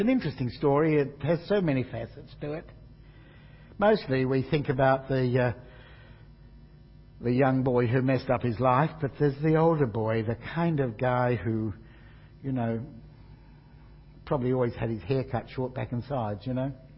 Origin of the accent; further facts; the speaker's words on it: Broken Hill, New South Wales, Australia; Now, years ago, I grew up in Broken Hill